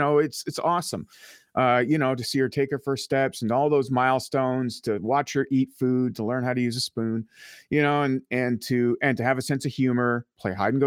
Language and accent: English; Ottawa, Ontario, Canada; Our house and everything we're building here, putting down roots, you know, in my hometown of Ottawa, that's more important than anything for me.